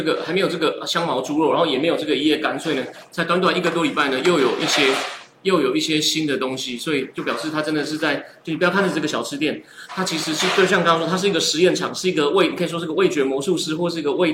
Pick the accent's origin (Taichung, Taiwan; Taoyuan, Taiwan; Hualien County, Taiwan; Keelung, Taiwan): Taichung, Taiwan; 因为我其实是台中长大